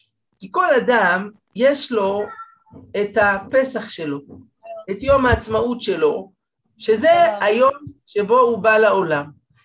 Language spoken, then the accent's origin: Hebrew; Jerusalem, Jerusalem District, Israel; כילד גדלתי בירושלים